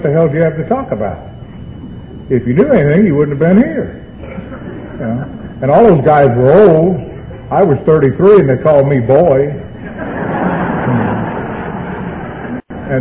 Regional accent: Louisville, Kentucky, United States; I come from Louisville, Kentucky. I was born and raised there, in out around the corner at 4th and Central, where Churchill Downs Racetrack is

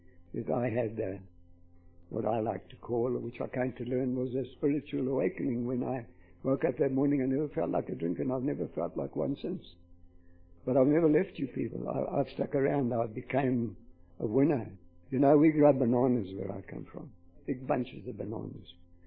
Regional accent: South Africa; also born or lived in Australia; My grandpeople were from Scotland and from Ireland. And I was born in Australia and brought up in South Africa

